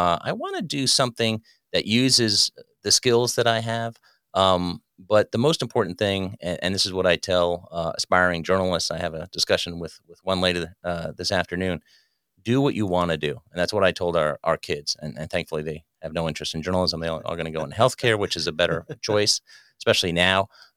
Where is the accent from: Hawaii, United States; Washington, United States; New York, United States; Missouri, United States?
New York, United States; I'm from New York, so I didn't get to meet Trump when he was in New York until we interviewed him